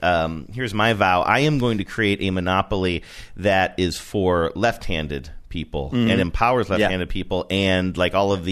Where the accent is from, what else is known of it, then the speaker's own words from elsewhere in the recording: Ohio, United States; accent: Ohio; You're going to hear my Ohio accent in that word, too, right?